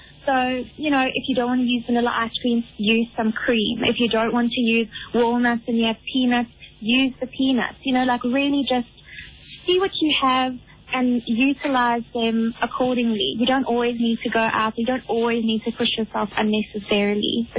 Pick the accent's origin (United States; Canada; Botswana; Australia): Botswana; I'm from Botswana